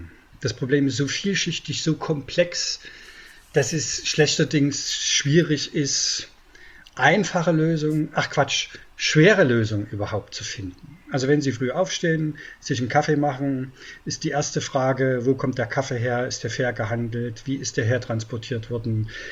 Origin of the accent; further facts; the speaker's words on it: East Germany, Germany; Ich komme aus der DDR